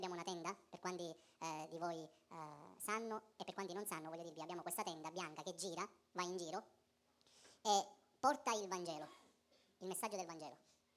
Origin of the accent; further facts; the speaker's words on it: Syracuse, Sicily, Italy; Adesso nel nome anche l'accento subito mi fa sgamare da dove sono. Sono di Siracusa, diciamo sto più a sud del pastore, lui per me è del nord dell'Italia.